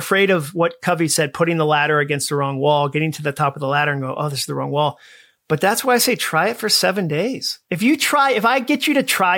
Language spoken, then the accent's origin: English; Massachusetts, United States; I mean, I grew up in Massachusetts. That means very if you didn't grow up in Massachusetts.